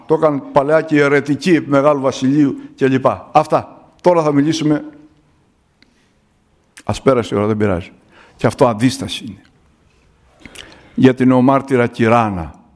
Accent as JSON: {"language": "Greek", "country": "Greece", "said": "Είμαι Έλληνας, είμαι Ορθόδοξος. Κάνω κι εγώ κάτι όπως και εσείς για τον τόπο μας."}